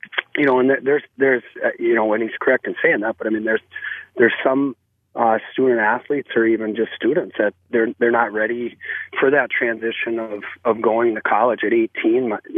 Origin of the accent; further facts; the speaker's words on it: Minnesota, United States; I'm from Minnesota, and this has been a great learning experience.